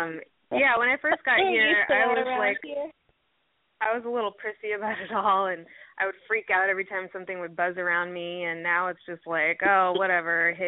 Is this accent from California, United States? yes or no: yes; San Diego, California, United States; I wanted to sing it at a Padres game because I'm originally from San